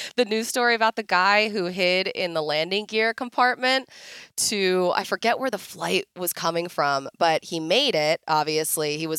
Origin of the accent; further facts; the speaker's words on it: Philadelphia, Pennsylvania, United States; accent: Philly; Muffaletta. My Philly accent.